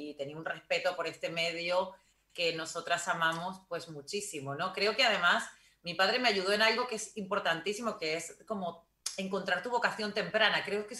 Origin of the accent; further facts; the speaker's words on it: Argentina; moved away; mis padres y nosotros, mi familia, salimos de Argentina sin ningún problema